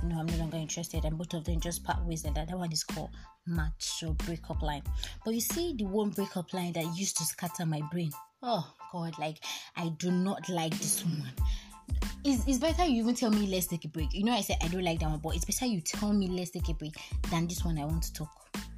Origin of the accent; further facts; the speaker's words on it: Nigeria; that is one thing that is one of the amazing things of being Nigerian. We just find our own way to ease our problems and our own situations.